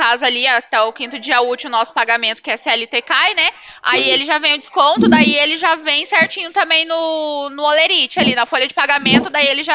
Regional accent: Cornélio Procópio, Paraná, Brazil; Sou de Cornélio Procópio.

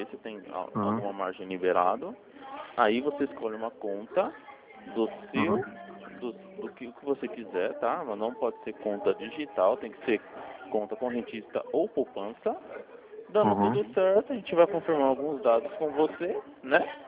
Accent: São Paulo, Brazil; Não, eu tenho parente no Belém, tá? Mas a gente é de São Paulo.

